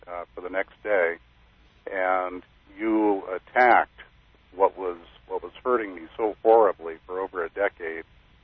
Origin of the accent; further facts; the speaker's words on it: Irvine, California, United States; I'm from Irvine, California.